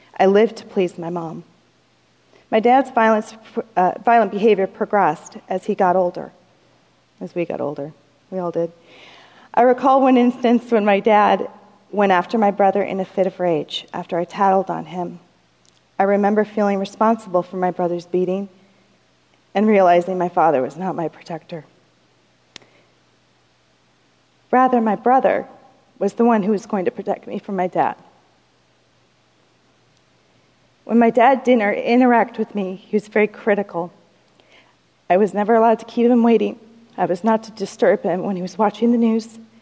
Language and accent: English; Omaha, Nebraska, United States; born there; I was born in Omaha, Nebraska in 1979 to a hairdresser and a flyboy.